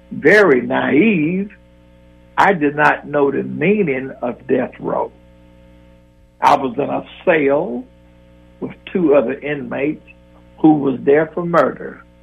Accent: Milwaukee, Wisconsin, United States; born there; So when the officer asked me, "Where were you born?" I was born in Milwaukee.

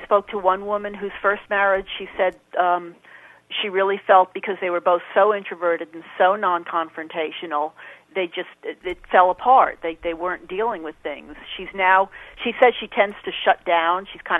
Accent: New York, United States; born or raised there

